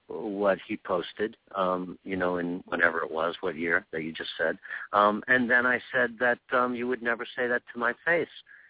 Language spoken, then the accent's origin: English; New York, United States; I'm an Italian-American. I grew up in New York.